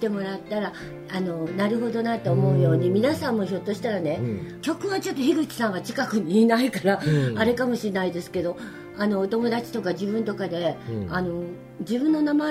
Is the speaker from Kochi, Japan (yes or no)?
yes; Kochi, Japan; だから和歌山は高知の次に私のふるさとでしたね